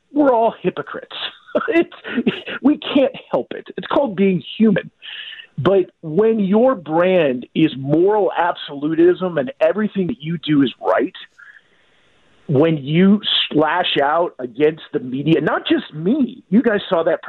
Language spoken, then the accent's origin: English; Iowa, United States; I'm from Iowa. It's a long story.